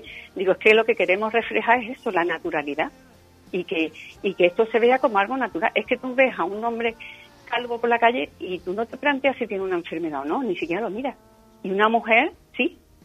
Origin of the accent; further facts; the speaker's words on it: Tarifa, Andalusia, Spain; Aquí ahora mismo en mi tierra, y fenomenal.